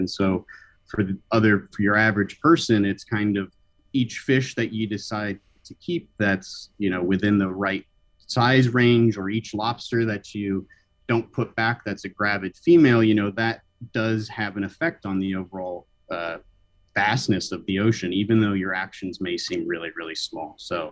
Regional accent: Northeast, United States; Yeah, I grew up landlocked in the Northeast

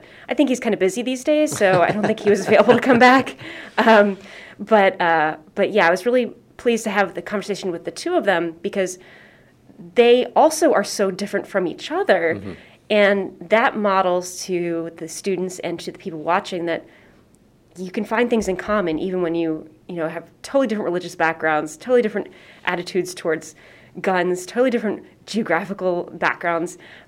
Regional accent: Kentucky, United States; I grew up in Kentucky, and so sometimes when I tell students that, they look at me like I've got three heads.

